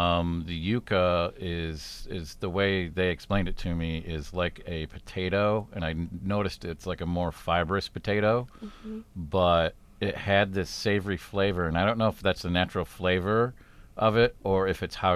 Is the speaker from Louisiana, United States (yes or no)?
no; San Diego, California, United States; And I grew up in San Diego, where their beans and rice were plentiful.